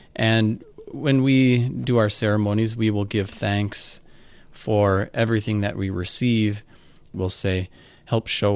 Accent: Leech Lake, Minnesota, United States; Ojibwe, as do many people at Leech Lake, where I'm from.

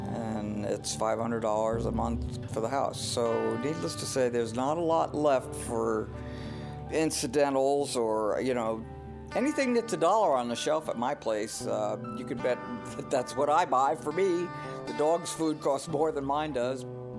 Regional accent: New York City, New York, United States; I grew up in New York City.

